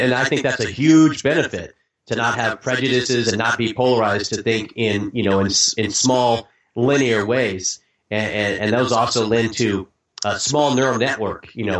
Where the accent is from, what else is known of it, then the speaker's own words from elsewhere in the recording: Arkansas, United States; because I spent a lot of time when I was young growing up in Arkansas before I really was, you know, before I was really enmeshed, you know, into a multicultural, you know, environment.